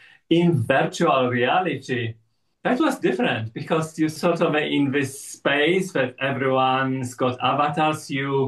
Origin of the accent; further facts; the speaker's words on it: Poland; moved away as an adult; now in Melbourne, Australia; Well, I'm originally from Poland, and I finished the master's degree in logic. And then when I came and migrated to Australia, I got involved in IT.